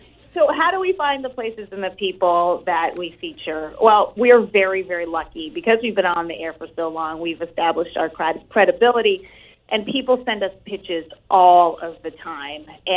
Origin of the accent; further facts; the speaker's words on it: New England, United States; But it was here in New England, in my hometown, my area. So it was perfect.